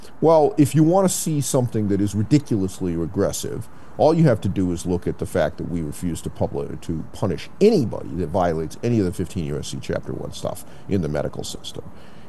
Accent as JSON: {"language": "English", "country": "United States", "said": "obviously I'm not a Mexican resident, right? I'm an American."}